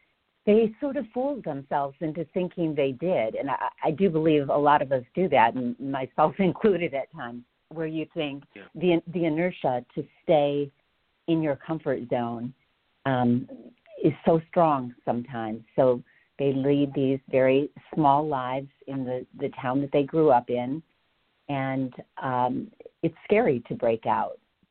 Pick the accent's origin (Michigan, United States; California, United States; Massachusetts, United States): Michigan, United States; Lansing; I was born and raised in Lansing, and I came back here after college and met my husband, and I'm still here.